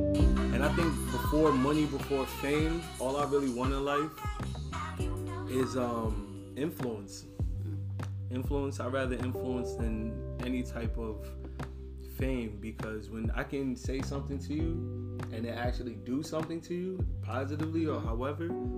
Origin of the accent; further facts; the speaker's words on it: Long Island, New York, United States; You know, growing up on Long Island, I understood that there were more types of people than I even gave it credit for.